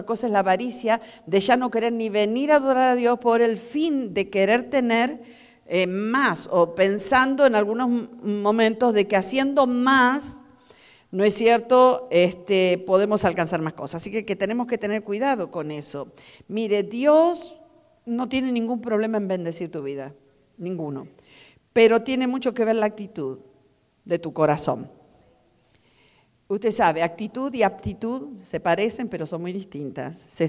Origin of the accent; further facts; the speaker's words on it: Argentina; yo también vine de Argentina, pasando necesidad en Argentina.